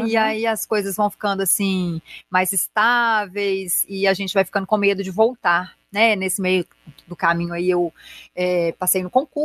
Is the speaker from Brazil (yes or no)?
yes; Belo Horizonte, Minas Gerais, Brazil; Sou de Belo Horizonte mesmo.